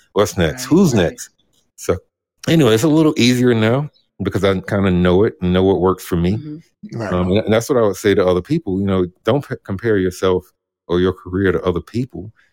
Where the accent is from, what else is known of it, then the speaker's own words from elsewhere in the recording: Brooklyn, New York, United States; I mean, he's from Brooklyn. I was from Brooklyn.